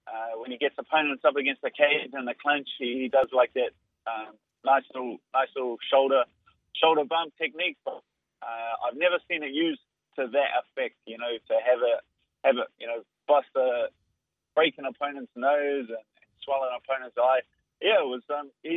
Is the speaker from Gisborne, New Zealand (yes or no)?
no; Auckland, New Zealand; the main event in my hometown, I've had two incredible knockout victories in Auckland in UFC events.